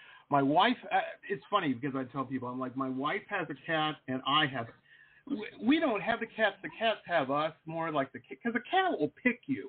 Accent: Detroit, Michigan, United States; I grew up in Metro Detroit, you didn't say a lot of stuff that would get you popped in the socked in the nose, you know?

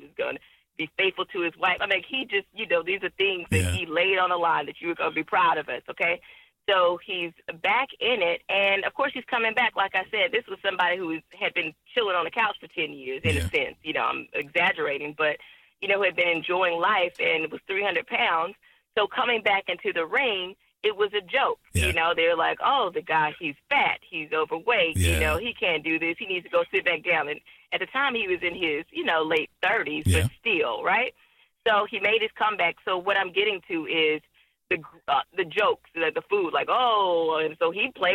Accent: Houston, Texas, United States; Honestly, okay, I'm from Texas and I love being a Texas Texan.

